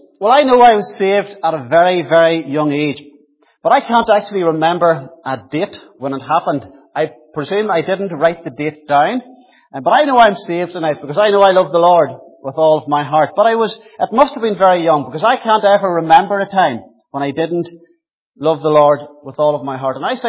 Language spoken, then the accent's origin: English; Northern Ireland, United Kingdom; I was born and brought up in a farming family outside Ocker, County Tyrone, so I'm way up from Tyrone there.